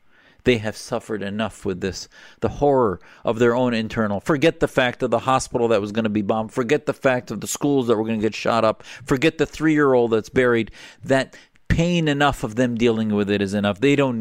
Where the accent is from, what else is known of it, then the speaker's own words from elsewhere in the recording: Neenah, Wisconsin, United States; And you remember I'm from Wisconsin. I talked to you about that, I think, a few years ago. And I grew up in a small town, Neenah, Wisconsin.